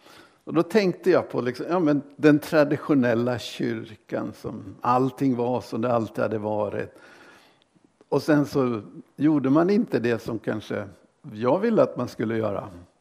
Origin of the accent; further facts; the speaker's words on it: England, United Kingdom; i England, när jag var ung och bodde i England